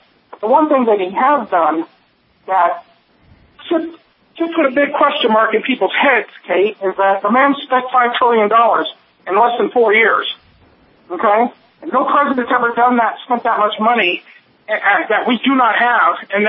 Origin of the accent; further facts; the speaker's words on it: Utah, United States; All right, now you know my home state of Utah, right?